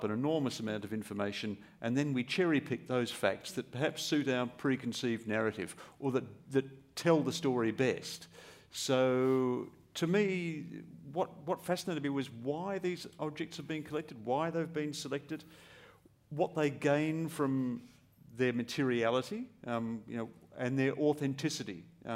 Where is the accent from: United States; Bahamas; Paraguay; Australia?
Australia; As an Australian, we have a country that has a very, very ancient history and a very, very recent history.